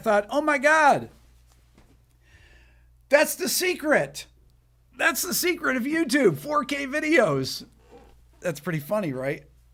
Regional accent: Fairport, New York, United States; growing up in the Fairport school systems, but then being able to go to Ithaca College, get my undergrad in classical bass, my master's at New England Conservatory in jazz guitar

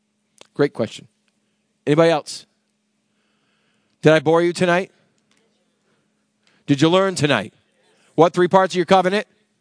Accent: Massachusetts, United States; We grew up in Massachusetts. Our house was over 200 years old.

